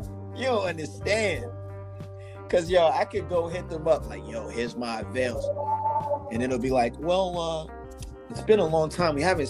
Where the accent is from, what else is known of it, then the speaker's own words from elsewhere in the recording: Brooklyn, New York, United States; I'm from Brooklyn, so I get you, you know?